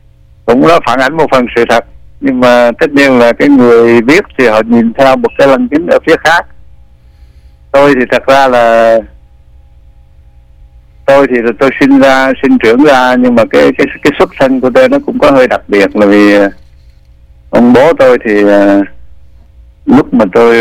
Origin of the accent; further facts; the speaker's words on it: Di Linh, Lâm Đồng, Vietnam; also born or lived in Da Lat; Rồi lại bố mẹ tôi vào đây từ trước năm 42, 43, sinh ra tôi ở đây. Đó là, và đến khoảng năm... tôi sống ở Di Linh, tức là cách đây 80 km về phía nam. Ở đó cho đến năm hết cấp 2